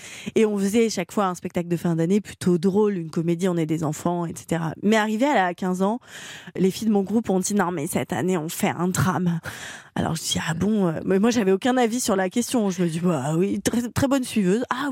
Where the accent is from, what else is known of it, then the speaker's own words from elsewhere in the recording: Lyon, Auvergne-Rhône-Alpes, France; moved away; moi, je suis partie de Lyon pour faire du théâtre.